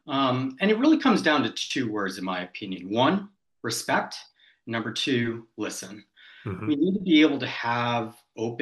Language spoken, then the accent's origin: English; Massachusetts, United States; also born or lived in United Kingdom; So I grew up here in Massachusetts. I've lived a lot of places other than Massachusetts, both here in the United States as well as spending some time over in the United Kingdom.